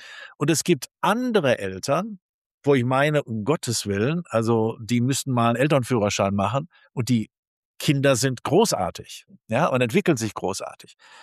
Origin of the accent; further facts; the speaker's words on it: North Rhine-Westphalia, Germany; in meiner Heimat Nordrhein-Westfalen.